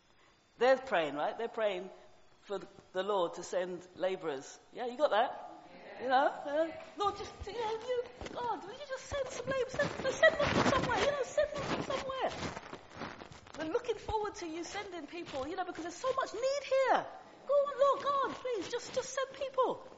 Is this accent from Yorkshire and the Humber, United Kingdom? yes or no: no; Lewisham, London, United Kingdom; born there; Well, I was born in Lewisham, worked in Lewisham for a long time